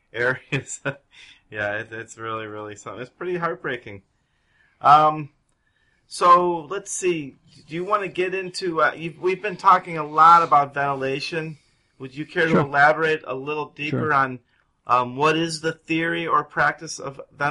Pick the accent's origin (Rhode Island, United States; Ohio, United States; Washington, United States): Ohio, United States; I come from Ohio, and so we have pretty extreme weather there as well.